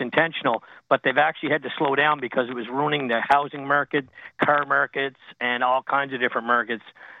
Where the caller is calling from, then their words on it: Canada; I'm calling from Canada